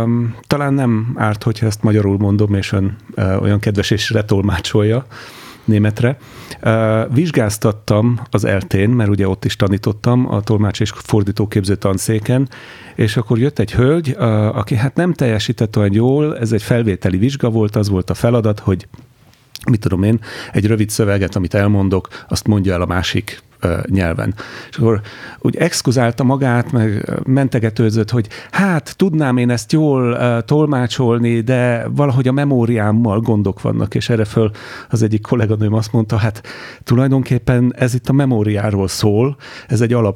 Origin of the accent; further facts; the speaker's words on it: Graz, Styria, Austria; born there; Also ich bin zwar in Graz geboren, aber ich habe auch ungarische Vorfahren, beziehungsweise ähnlich wie Frau Augsner sogar Vorfahren in Tirol.